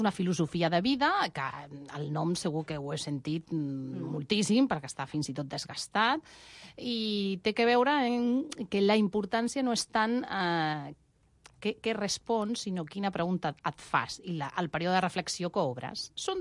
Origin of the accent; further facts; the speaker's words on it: Cartagena, Region of Murcia, Spain; born there; Catalan is a second language; moved away as an adult; now in Catalonia, Spain; He nascut a Cartagena, no parlava català. Amb 18 anys, any 88, vaig venir aquí, a Catalunya, que és el meu país, vaig aprendre català i he fet tota la carrera en català